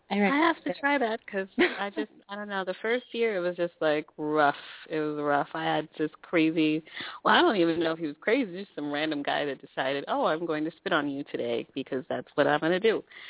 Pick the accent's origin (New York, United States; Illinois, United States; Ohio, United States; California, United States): California, United States; Riverside; well, I'm from Riverside, you know, somewhere small, coming